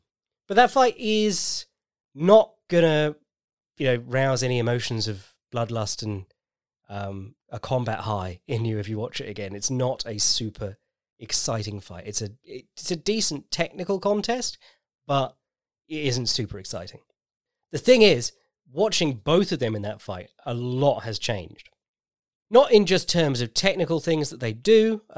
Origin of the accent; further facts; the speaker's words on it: United Kingdom; because I'm British.